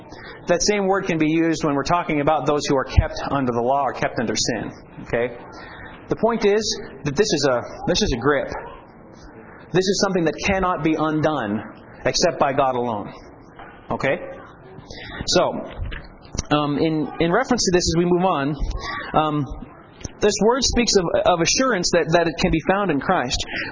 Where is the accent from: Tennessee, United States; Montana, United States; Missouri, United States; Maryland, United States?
Montana, United States; Okay, yes, we're from Montana.